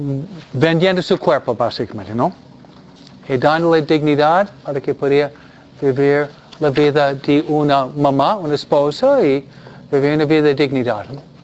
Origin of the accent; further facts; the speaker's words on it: Detroit, Michigan, United States; born there; nací en Detroit, Michigan? ¿No? El centro de los autos